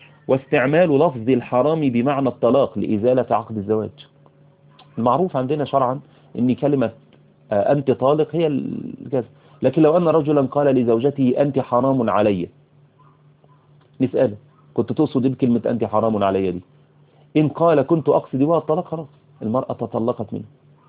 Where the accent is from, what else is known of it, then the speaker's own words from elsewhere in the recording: Cairo, Cairo Governorate, Egypt; في القاهرة هنا مثلا، عندنا في القاهرة